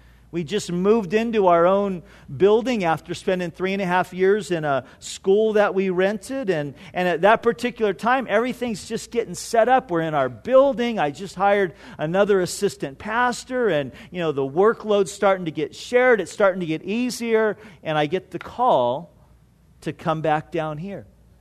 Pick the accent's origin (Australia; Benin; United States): United States; California; I grew up in Orange County and I had never been down here.